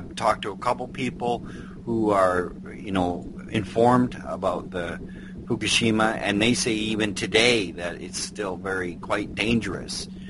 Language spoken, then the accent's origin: English; Canada; I'm Canadian.